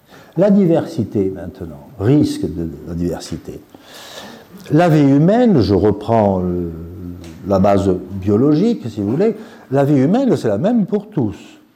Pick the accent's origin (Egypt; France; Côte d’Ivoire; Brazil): France; Southern France; now in Switzerland; depuis 25 ans que je vis dans la Confédération helvétique, je suis un bon Français du sud de la France, rassurez-vous, j'ai ma bonne citoyenneté